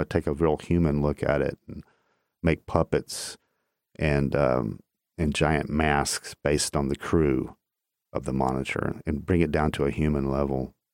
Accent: Chattanooga, Tennessee, United States; And when I grew up in Chattanooga in the 60s and 70s, it was a completely different place than it is now.

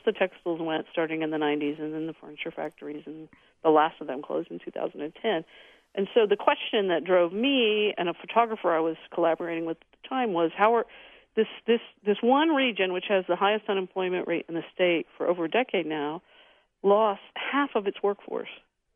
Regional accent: Urbana, Ohio, United States; I grew up in Urbana at 429 South Walnut Street, and, you know, it's kind of a typical small factory town.

